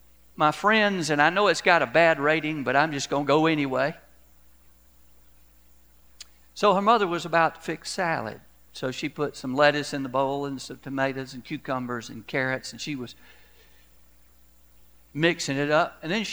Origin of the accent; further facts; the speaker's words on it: Augusta, Georgia, United States; Well, undoubtedly, this guy didn't know I was originally from Augusta, Georgia.